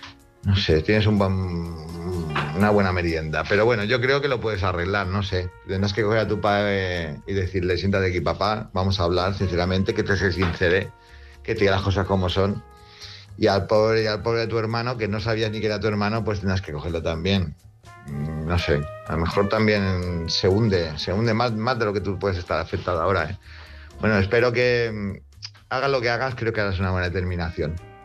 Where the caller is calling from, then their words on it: Palma de Mallorca, Balearic Islands, Spain; de aquí de Palma de Mallorca